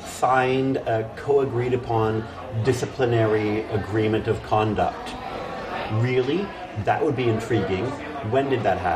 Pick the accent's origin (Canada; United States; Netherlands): Canada; Because I grew up in Canada in the 70s